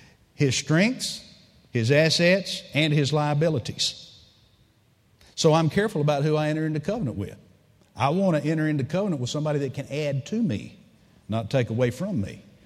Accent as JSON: {"language": "English", "country": "United States", "tie": "born or raised there", "said": "We grew up here in America. We all know about the American Indian, blood brother."}